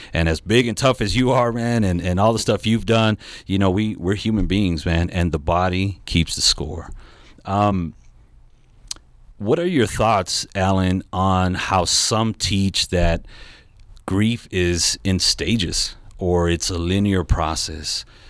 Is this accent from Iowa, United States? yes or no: no; California, United States; You're from Northern California, I'm from Southern California.